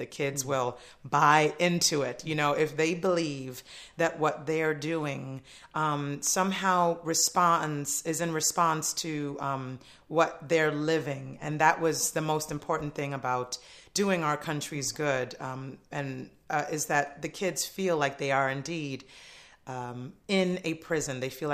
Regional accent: New York City, New York, United States; It's New York City. I'm a New Yorker through and through, so I know how to kind of work in a New York minute.

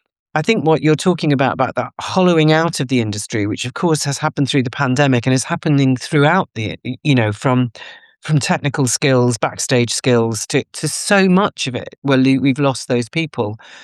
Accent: England, United Kingdom; So I think there's a kind of mixture of being an English academic

